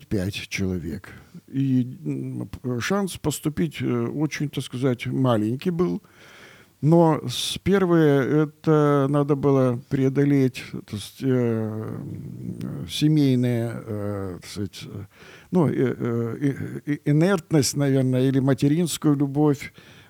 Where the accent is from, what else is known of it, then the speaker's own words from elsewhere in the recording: Kerch, Crimea, Ukraine; я мальчик приехал из Керчи, очень маленький такой крымский город